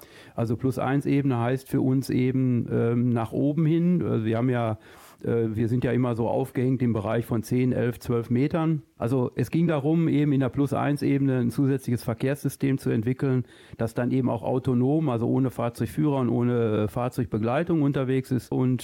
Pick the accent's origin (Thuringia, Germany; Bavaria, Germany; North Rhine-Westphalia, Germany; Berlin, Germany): North Rhine-Westphalia, Germany; Waltrop; ich komme selbst aus Waltrup und dann hier nach Dortmund.